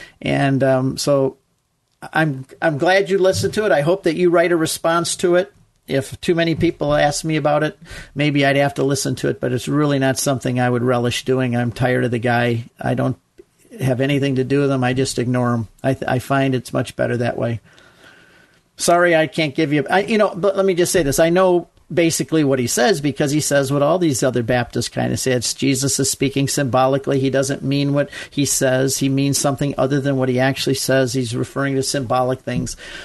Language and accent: English; Ann Arbor, Michigan, United States; I'm from Michigan, Jane. I'm speaking to you from Michigan, Ann Arbor, Michigan.